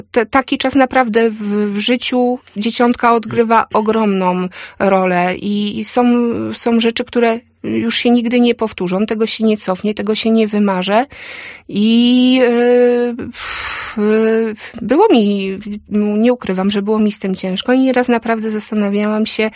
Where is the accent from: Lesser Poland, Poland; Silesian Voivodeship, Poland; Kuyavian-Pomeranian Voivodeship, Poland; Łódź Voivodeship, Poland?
Łódź Voivodeship, Poland; now in Opole, Poland; No, ja nie pochodzę z Opola, pochodzę jeszcze z małej miejscowości w województwie łódzkim, więc no, na wiosce jeden zna drugiego